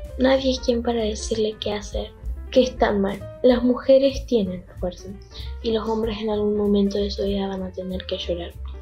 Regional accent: Loreto, Santiago del Estero, Argentina; tengo 12 años, soy de Loreto, Santiago del Estero.

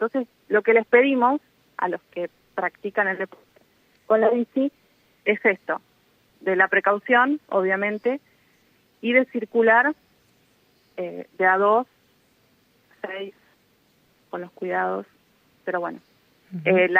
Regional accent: Toay, La Pampa, Argentina; yo soy de Toay, entonces para ir de mi casa al colegio son pocas cuadras.

